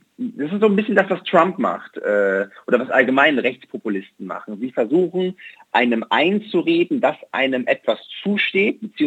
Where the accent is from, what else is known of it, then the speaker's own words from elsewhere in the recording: Germany; dass ich aus Deutschland komme.